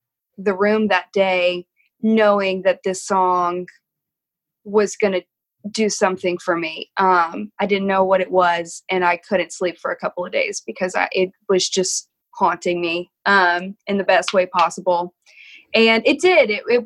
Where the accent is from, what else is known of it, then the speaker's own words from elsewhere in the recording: Louisiana, United States; now in Tennessee, United States; I'm from Louisiana. I live in Tennessee, and, like, this song's about Tulsa.